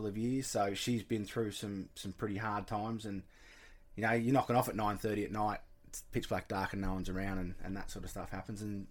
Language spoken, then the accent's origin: English; Burnie, Tasmania, Australia; I was born in Burnie, but then we went to the West Coast. We lived in Rosebery till I was three.